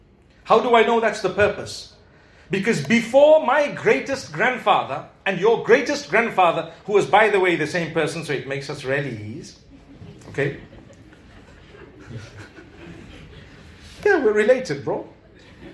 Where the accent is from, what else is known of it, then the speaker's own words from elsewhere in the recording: Zimbabwe; I come from Zimbabwe, I know of so many school teachers and university lecturers and doctors and lawyers